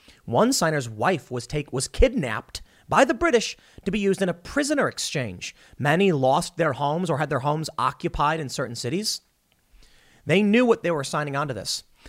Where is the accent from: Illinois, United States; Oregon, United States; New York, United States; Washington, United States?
Illinois, United States; Chicago; I grew up in Chicago. We have Chinatown.